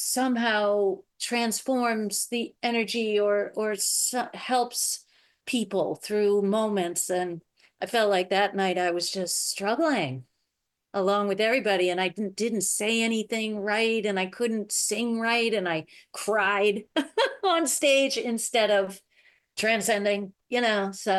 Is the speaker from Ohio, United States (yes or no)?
no; Buffalo, New York, United States; I'm actually from Buffalo too.